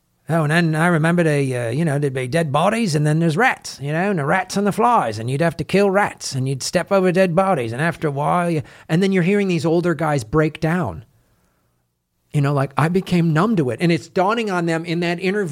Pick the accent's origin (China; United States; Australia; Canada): China; But my, well, I'm from China. I am. All my accents are horrible.